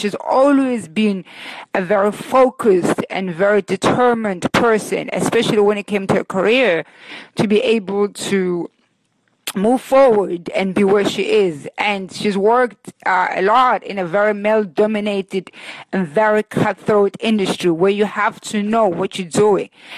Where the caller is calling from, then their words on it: Brooklyn, New York, United States; I'm calling in from Brooklyn, New York, which also happens to be Thabi's favorite city.